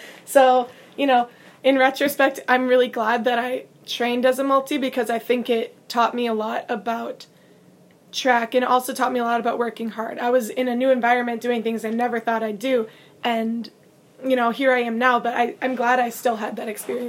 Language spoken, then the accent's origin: English; Minnesota, United States; I had a lot of anxiety because I'm from Minnesota. I was moving across the country